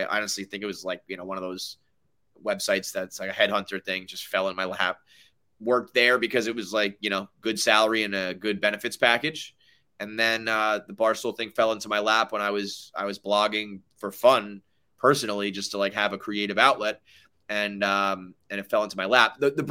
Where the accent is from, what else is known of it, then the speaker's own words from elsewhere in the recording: New York, United States; I've always been a New York guy. I was born in the Bronx.